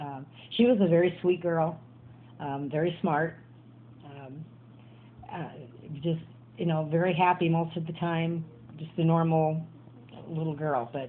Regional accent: Council Bluffs, Iowa, United States; I was born in Iowa. I grew up, I did grow up in Iowa, Council Bluffs.

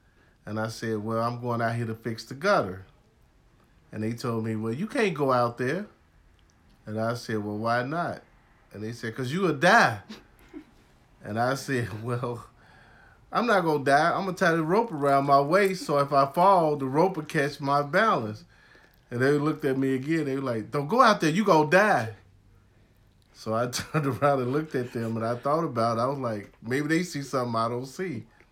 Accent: Chicago, Illinois, United States; We was raised on the west side of Chicago without a father. And we had a nice childhood.

